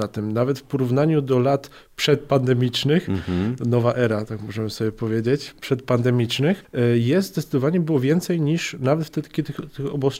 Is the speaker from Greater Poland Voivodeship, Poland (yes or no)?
yes; Kotłów, Greater Poland Voivodeship, Poland; Pochodzę z Kotłowa, to jest wiejska parafia tutaj w naszej diecezji.